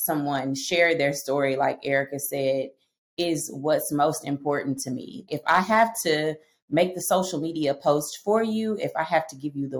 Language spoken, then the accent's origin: English; Oklahoma, United States; I'm born and raised in Oklahoma. I'm going to tell my age. I've been here for 40 years. So I know all about Oklahoma.